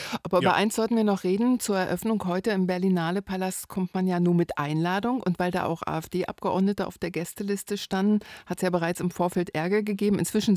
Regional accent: Potsdam, Brandenburg, Germany; Also bis nach Potsdam, wo ich herkomme, schwappt sich schon die Aufregung.

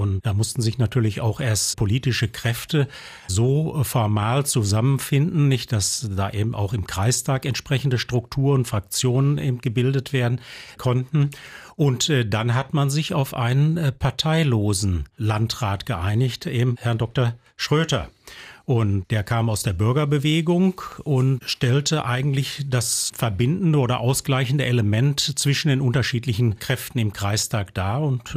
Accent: Kamen, North Rhine-Westphalia, Germany; Das war ja dann die neue Partnerstadt meiner Heimatstadt Kamen.

